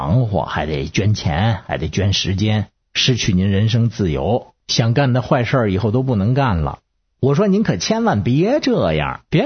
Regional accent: Beijing, China; 我是北京的

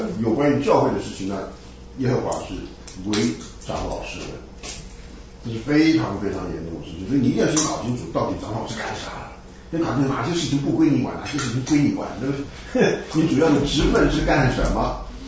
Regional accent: Taiwan; 这个我们从台湾来的这些人就是胆子大

